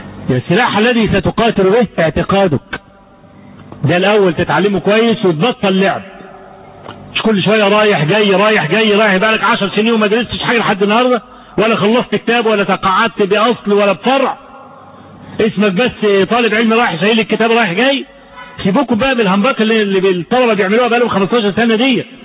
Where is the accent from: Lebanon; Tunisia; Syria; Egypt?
Egypt; والموسوعة الفقهية اللي كانت بتتصدر مجمع البحوث الإسلامية زمان عندنا في مصر